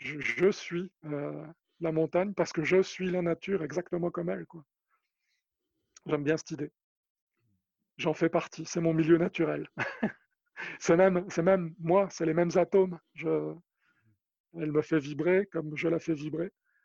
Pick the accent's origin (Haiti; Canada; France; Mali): France; Paris, Île-de-France; Comme je suis parisien, j'ai un peu de mal à m'entraîner au dénivelé.